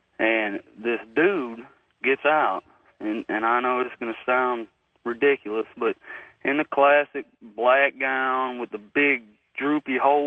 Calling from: Cressy, Florida, United States; I'm from Cressy, Florida.

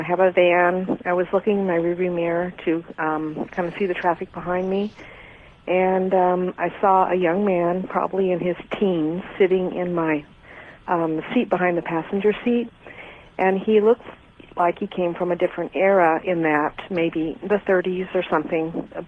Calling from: Portland, Oregon, United States; Portland, Oregon.

